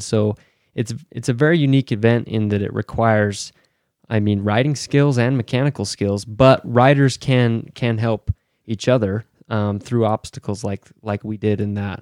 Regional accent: Utah, United States; And I have experience, I'm from Utah, and I have experience riding in what I consider desert sand.

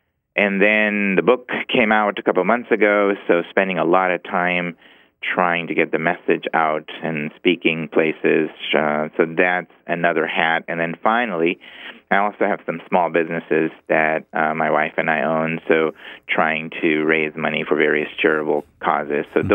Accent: Pakistan; growing up in Pakistan.

